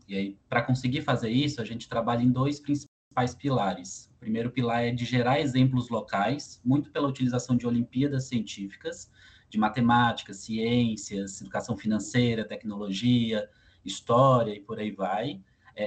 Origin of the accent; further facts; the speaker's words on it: Jijoca de Jericoacoara, Ceará, Brazil; A gente nasceu no Nordeste, os fundadores, eu e o Vitor, somos cearenses. Eu sou de Jijoca, de Jericoacoara. Jericoacoara é bem conhecido pela praia, mas é uma cidade de 18 mil habitantes do interior do Ceará.